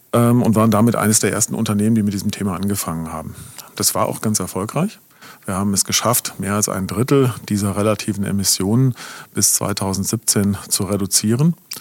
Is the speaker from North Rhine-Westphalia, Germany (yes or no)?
no; Baden-Württemberg, Germany; dann muss ich als Schwabe die Energie auch nicht bezahlen.